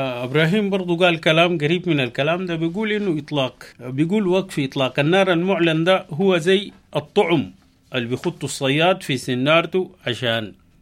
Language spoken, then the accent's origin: Arabic; Sudan; ما دام أن احنا كلنا سودانيين وهمنا وطننا